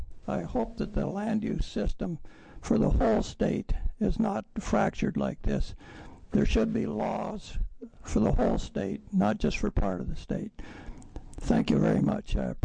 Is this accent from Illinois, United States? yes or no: no; Montana, United States; born there; now in Oregon, United States; I was born in Montana in a very small town in a very rural county.